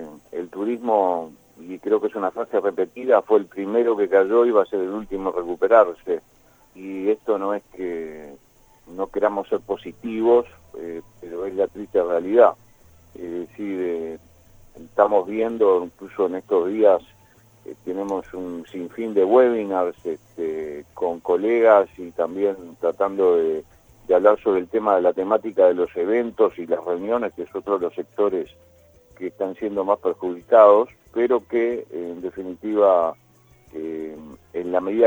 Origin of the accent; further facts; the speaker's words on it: Uruguay; trabajando en una agencia de viajes en la Argentina, por más que soy uruguayo